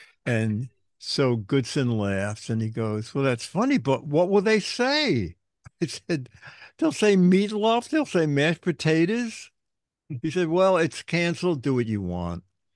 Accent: New York City, New York, United States; born there; I was born in Brooklyn and I live in Manhattan.

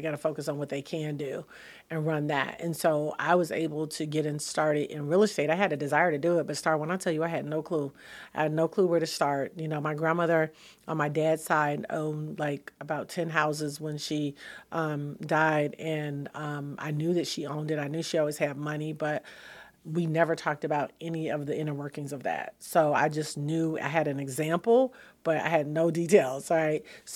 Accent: Detroit, Michigan, United States; Yeah. So I'm originally from Detroit. So it's so cool to be back home all the time.

